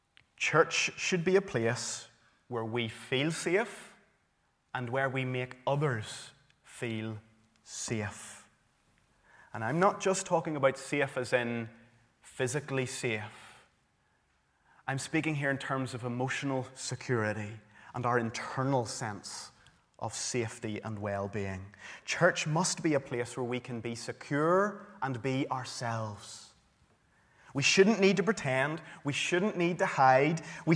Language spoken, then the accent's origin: English; Northern Ireland, United Kingdom; born there; I have a birth certificate that says that I was born in South Tyrone Hospital in Northern Ireland. And because I'm born in Northern Ireland, like many of you here, I'm entitled to both British and Irish citizenship.